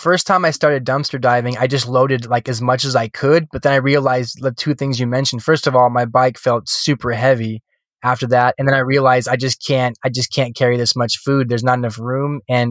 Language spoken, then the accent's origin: English; California, United States; And I've been pretty privileged, you know, growing up in California.